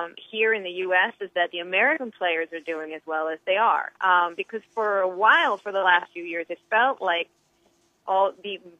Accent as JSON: {"language": "English", "country": "Sweden", "tie": "born or raised there", "said": "being that I come from another country myself. I was born and raised in Sweden."}